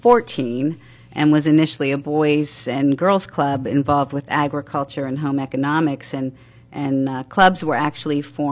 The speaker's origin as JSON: {"language": "English", "town": "State College", "region": "Pennsylvania", "country": "United States", "tie": "born or raised there", "said": "That's correct. Happy Valley. I was born and raised in State College"}